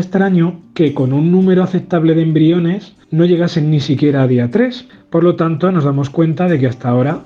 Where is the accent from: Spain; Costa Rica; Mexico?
Spain; Murcia, Region of Murcia; tengo 41 años y soy de Murcia.